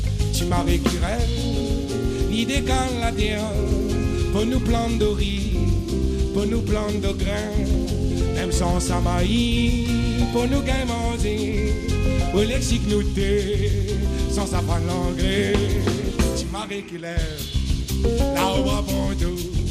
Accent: Réunion, France; on vient de l'île de La Réunion.

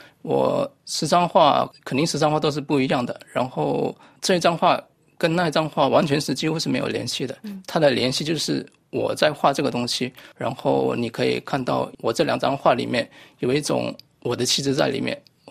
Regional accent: China; moved away; 我从中国来到这边然后会遇到一个身份的问题了

